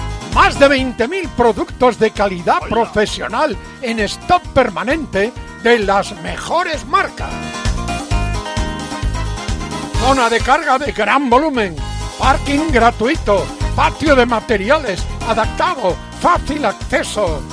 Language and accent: Spanish; Galicia, Spain; Palabra de gallego.